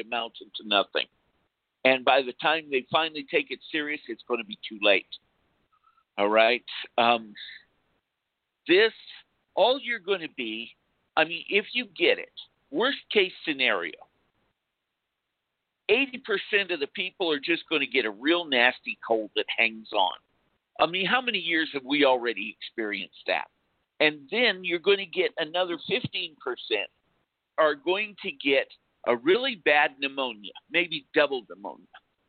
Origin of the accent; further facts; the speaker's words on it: United States; I'm not for Trump. I'm an Indian. What he's done to the Indian tribes is abominable